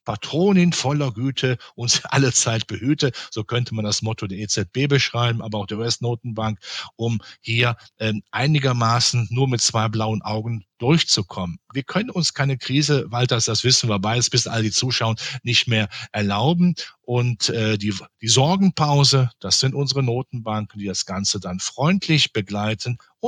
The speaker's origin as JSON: {"language": "German", "region": "Rhineland", "country": "Germany", "tie": "born or raised there", "said": "ein Haus in meiner Heimat im Rheinland"}